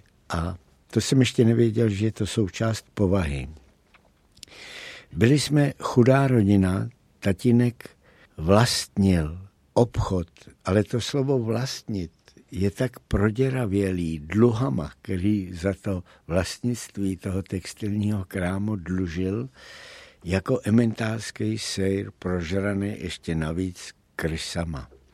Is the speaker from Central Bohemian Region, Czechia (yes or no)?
no; Prague, Czechia; třídě 427 nebo 428, která patřila částečně do Vysočan a částečně do Libně. A velice brzo, co jsem se narodil, jsme se odstěhovali z té Královské 428 na Královskou 137